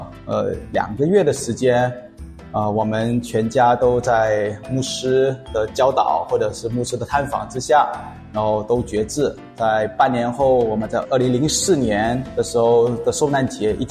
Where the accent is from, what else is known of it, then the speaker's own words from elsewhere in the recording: Malaysia; 我来自一个马来西亚的华裔家庭，然后我在家庭在20年前呢是属于道教佛教的传统信仰的这样的一个情况。